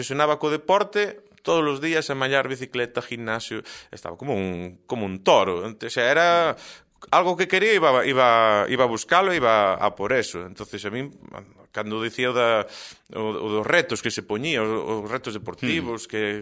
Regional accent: Negreira, Galicia, Spain; todo mundo sabe que eu son de Negreira

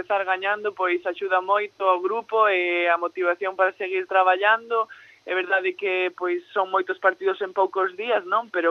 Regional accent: Galicia, Spain; Somos tres galegas, eu creo que eso é moi ilusionante para alguén que de aquí, non?

